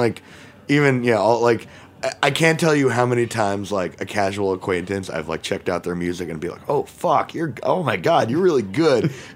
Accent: Brooklyn, New York, United States; my friend Saskia, who I know from growing up in Brooklyn, is a great filmmaker.

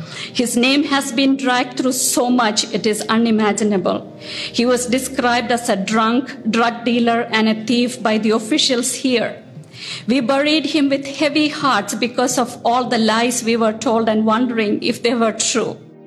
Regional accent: Chicago, Illinois, United States; I come from Chicago.

